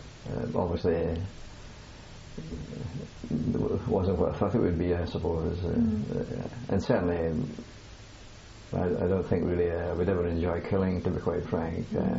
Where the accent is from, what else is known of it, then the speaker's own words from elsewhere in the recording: Scotland, United Kingdom; as a boy, I had a very perhaps a very narrow life in Scotland. I never been outside of Scotland until the war started